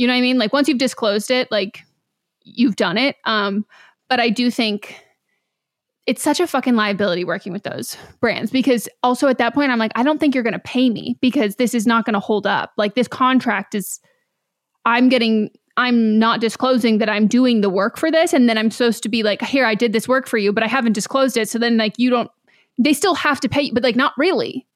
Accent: Canada; As a Canadian, we do not claim her.

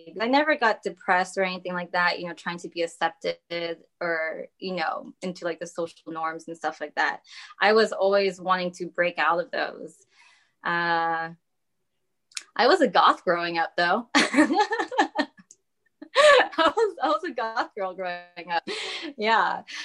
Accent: Florida, United States; also born or lived in US West Coast; I was born in the West Coast, actually. So where I'm at right now, this is where I was born. But my parents wanted to raise me and my sibling out in Florida.

